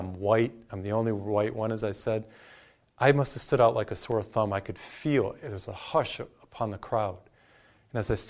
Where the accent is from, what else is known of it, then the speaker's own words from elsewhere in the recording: Massachusetts, United States; I remember when I was a seminarian in Chicago, for example, I came from Massachusetts.